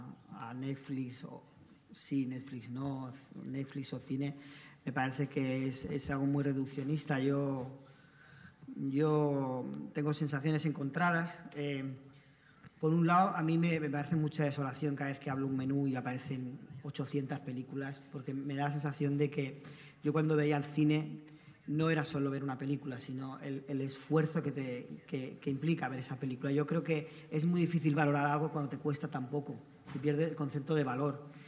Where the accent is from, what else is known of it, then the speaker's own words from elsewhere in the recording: Catalonia, Spain; Ahí tendré que encontrar una historia que pase en mi tierra, en Cataluña